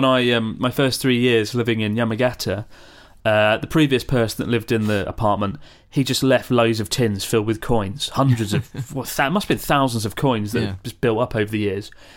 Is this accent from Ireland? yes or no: no; Australia; also born or lived in United Kingdom; now in Tokyo, Japan; I've been living in Tokyo for 2 months now and I've just 11 months left before I return to my home country of Australia.